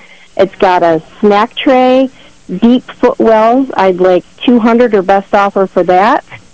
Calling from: Warsaw, New York, United States; Hi. I am calling from Warsaw.

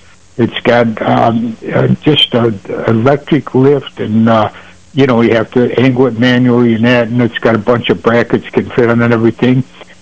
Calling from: Attica Center, New York, United States; I'm calling up here from Attica Center.

